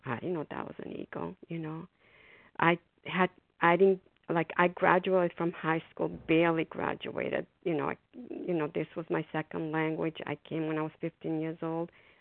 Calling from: Massachusetts, United States; and I'm calling from Massachusetts.

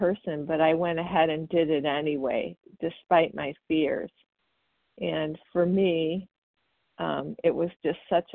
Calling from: Wauconda, Illinois, United States; Hi, good morning, everybody. … from Wakanda, Illinois.

